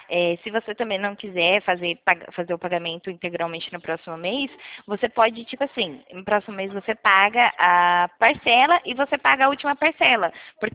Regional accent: Nova Odessa, São Paulo, Brazil; Isso, eu sou daqui de Nova Odessa.

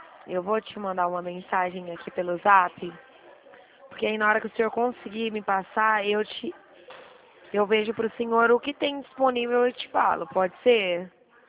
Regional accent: Dracena, São Paulo, Brazil; Eu sou de Dracena, né? Que está de São Paulo, mas a cidade é Dracena, perto de Presidente

